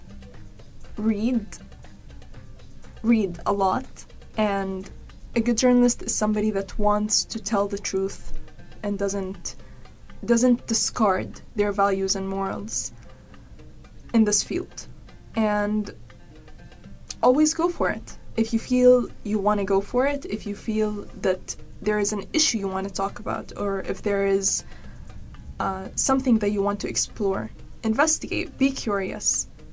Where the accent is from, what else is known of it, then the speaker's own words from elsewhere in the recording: Jordan; Usually we watch news channels from my home country, Jordan